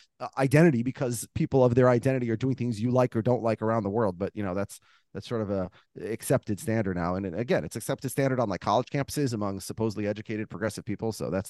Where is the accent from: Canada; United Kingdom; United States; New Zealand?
United States; which I refuse to do that, because, you know, I'm an American. I'm not going to hide who I am.